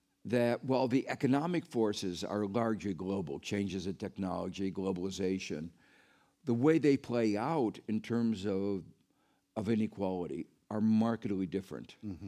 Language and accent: English; Gary, Indiana, United States; I talk about growing up in Gary, Indiana, which is a steel town in the southern tip of Lake Michigan. It was an iconic industrial town.